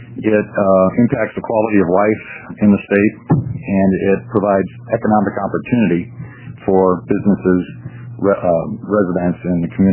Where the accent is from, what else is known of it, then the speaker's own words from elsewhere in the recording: Medford, Oregon, United States; I'm from Medford.